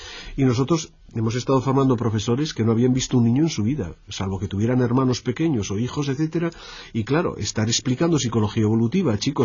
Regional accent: Pamplona, Navarre, Spain; yo soy de Pamplona, y bueno, allí todo el mundo sabe

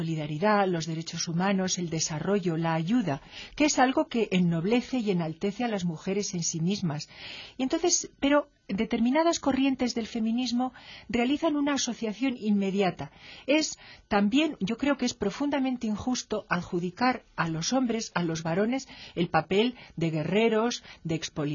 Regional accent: Spain; nosotros aquí como españoles y como occidentales

